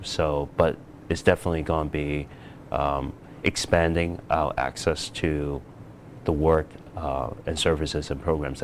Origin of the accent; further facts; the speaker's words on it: Hong Kong; Oh, I'm from Hong Kong